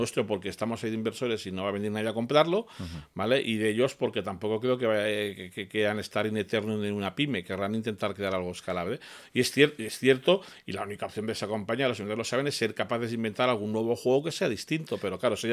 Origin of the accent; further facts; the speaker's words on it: Galicia, Spain; Porque yo que soy gallega, no me gustan los huevos y las ensaladas y los chorizos de Madrid.